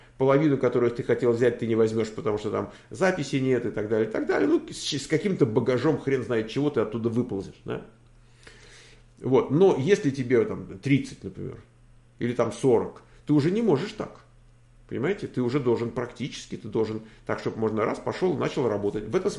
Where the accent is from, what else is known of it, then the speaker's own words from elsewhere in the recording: Belarus; Сам я из Беларуси, а он из Калифорнии.